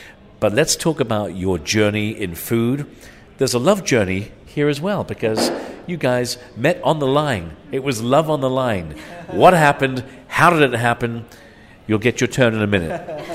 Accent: Ireland; also born or lived in England; I grew up in Ireland and England

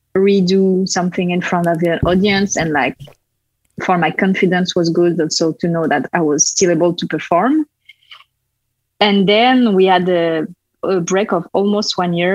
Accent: France; English is a second language; So I'm from France, and I graduated from the circus school in Montreal in 2013.

